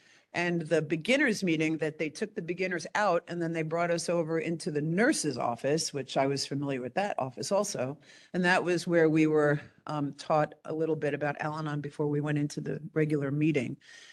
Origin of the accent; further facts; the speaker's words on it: New York, United States; So I grew up in New York. I went to college in New York City.